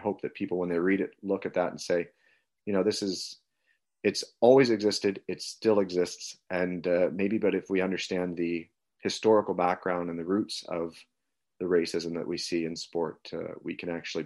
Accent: Wallaceburg, Ontario, Canada; he visited my hometown of Wallaceburg, Ontario, which is in Chatham, Kent here

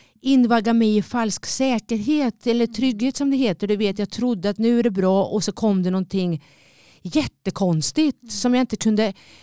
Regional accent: Linköping, Östergötland, Sweden; alla vet väl att jag kommer från Linköping förmodligen, men det här var en förort till Linköping

